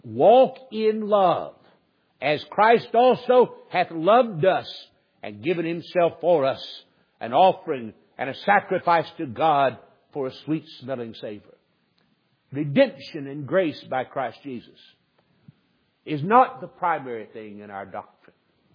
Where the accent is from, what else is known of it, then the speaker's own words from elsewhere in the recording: Southern United States, United States; I'm a Southerner. I'm so much a Southerner that if I weren't a Southerner, I'd at least be ashamed.